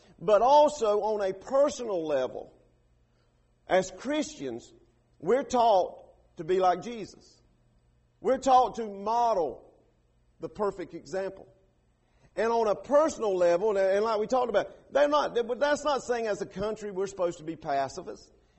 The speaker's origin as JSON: {"language": "English", "country": "United States", "said": "And God, I thank you that I'm an American. I thank you that you allow me to be born in America."}